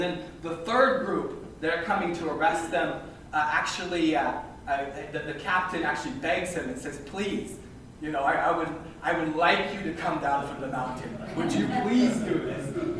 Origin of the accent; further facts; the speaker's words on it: Cameroon; So about that time, so I grew up in Cameroon, Africa.